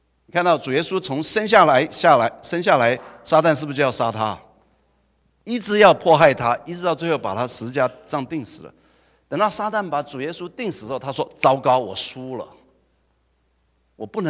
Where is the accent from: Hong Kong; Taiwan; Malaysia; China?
Taiwan; 我从台湾来了，